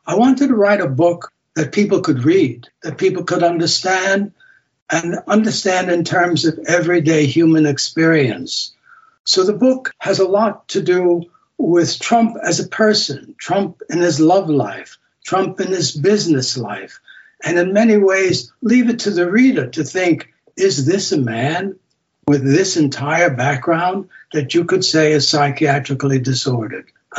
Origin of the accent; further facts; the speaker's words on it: New York, United States; I grew up in New York. I was born there, lived there for the first 27 years of my life.